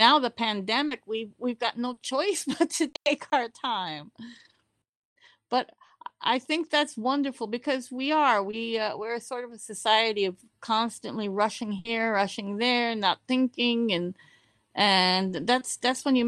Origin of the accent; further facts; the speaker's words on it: Midwest, United States; I'm a Midwesterner, so I speak fluent sarcasm.